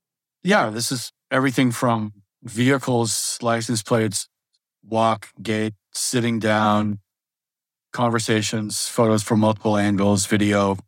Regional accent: Las Vegas, Nevada, United States; I grew up in Las Vegas. I was in high school there.

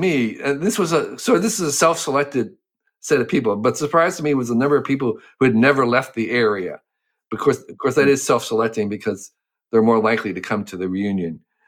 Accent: Westfield, New Jersey, United States; In Westfield, New Jersey, and I planted a seedling

